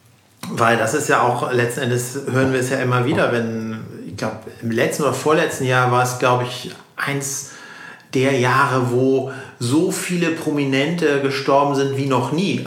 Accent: Germany; bei uns in Deutschland

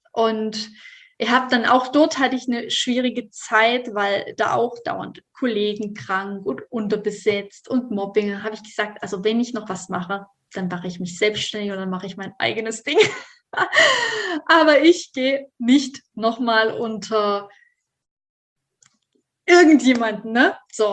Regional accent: Thuringia, Germany; now in Stuttgart, Germany; ich bin ja eigentlich ursprünglich aus Thüringen, habe ich dort noch gewohnt und bin dann zu meiner Freundin runter nach Stuttgart gezogen.

